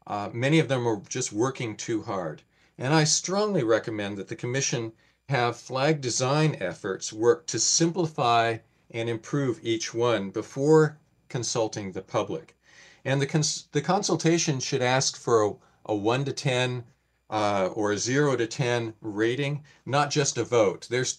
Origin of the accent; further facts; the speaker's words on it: Portland, Oregon, United States; And I'm from Portland, Oregon, and I know about big city versus the rest of the state.